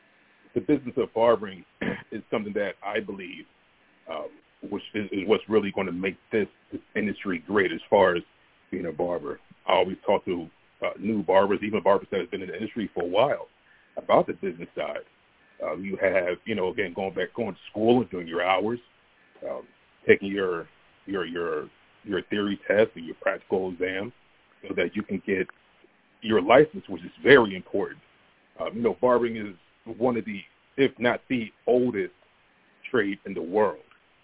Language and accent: English; Pennsauken, New Jersey, United States; I grew up really in Pennsauken, New Jersey. That's where I started.